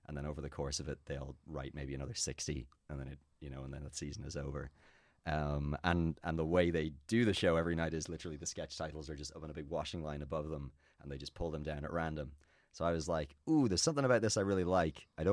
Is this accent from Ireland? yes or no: yes; Kilkenny, County Kilkenny, Ireland; Yeah, I grew up in Kilkenny.